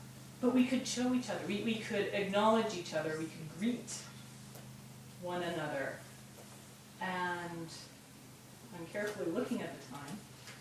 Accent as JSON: {"language": "English", "town": "Regina", "region": "Saskatchewan", "country": "Canada", "said": "but I'm from Regina, and it's weird because you walk down the street and no one wants to meet your eyes."}